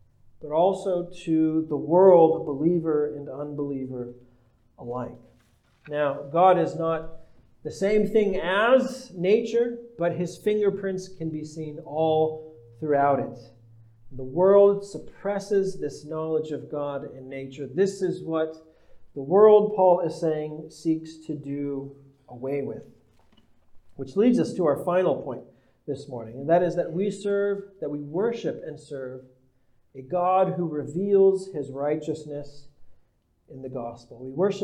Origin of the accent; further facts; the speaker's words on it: San Diego, California, United States; I grew up in San Diego. I grew up about 15 minutes away from the ocean.